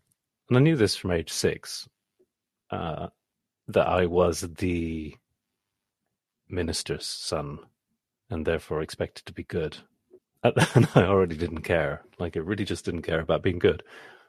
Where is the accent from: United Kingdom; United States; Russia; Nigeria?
United Kingdom; South East England; also born or lived in Switzerland; So I grew up in Switzerland, in southern England